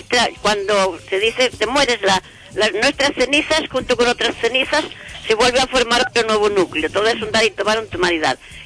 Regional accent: Galicia, Spain; Yo desde niña en Galicia, ya verás, yo de niña en Galicia con 6 o 7 años, iba a buscar a un pajar patatas

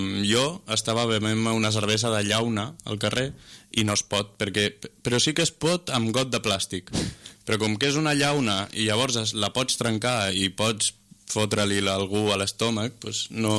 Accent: Les Coves de Vinromà, Valencian Community, Spain; Un és d'un poble molt petit, que és d'on soc jo, de les Coves de Vinromà, a província de Castelló.

